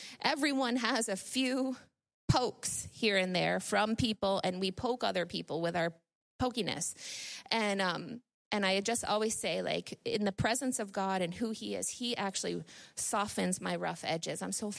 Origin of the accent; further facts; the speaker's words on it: New York, United States; moved away as an adult; now in Canada; Now, I'm from Northern New York. And when I married Ryan and moved here just across the St. Lawrence River, I had to learn a few things, particularly vocabulary.